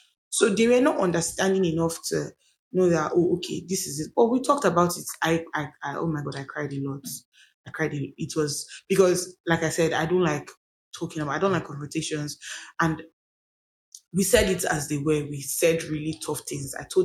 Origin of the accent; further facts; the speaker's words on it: Benin City, Edo, Nigeria; because I grew up in Benin. I went to secondary school in Benin.